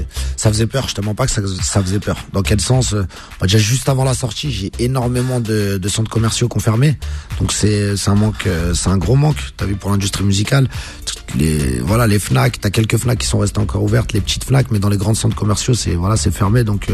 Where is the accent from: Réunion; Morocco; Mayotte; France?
Morocco; Casablanca, Casablanca-Settat; tous les deux, on est originaire de Casa, et c'était ce truc qui nous reliait tous les deux